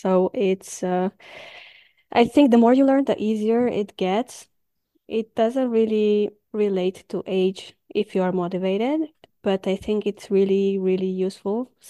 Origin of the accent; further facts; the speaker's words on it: Romania; first language Romanian; English is a second language; So yeah, I grew up in Romania. So Romanian is my mother tongue, actually. And I do speak Spanish